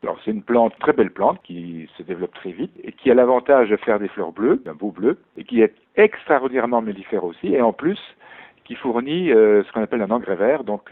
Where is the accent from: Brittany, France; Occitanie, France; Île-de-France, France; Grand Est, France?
Grand Est, France; Moi, je suis originaire des Vosges à l'origine